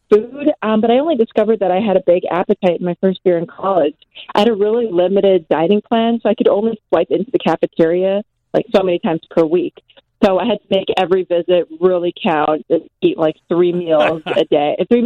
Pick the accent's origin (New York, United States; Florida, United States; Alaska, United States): New York, United States; born there; You know, sure, I was born in New York and I did my first year of college in New York.